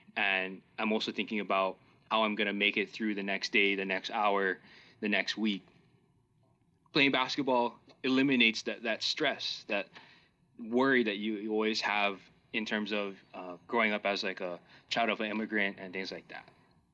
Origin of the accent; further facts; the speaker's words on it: Hawaii, United States; When I was growing up in Hawaii, my father got me interested in playing basketball because he would actually play with his coworkers after work.